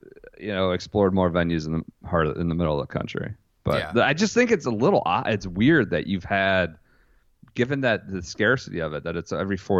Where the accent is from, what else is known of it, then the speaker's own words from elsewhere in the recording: Midwest, United States; I mean, I'm from the Midwest.